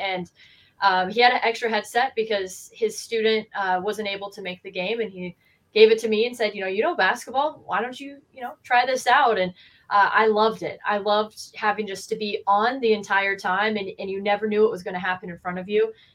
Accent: Dallas, Texas, United States; I grew up in Dallas, Texas.

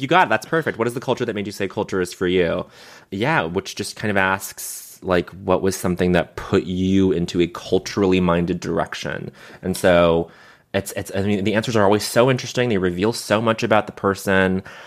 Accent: Montreal, Quebec, Canada; growing up in Montreal.

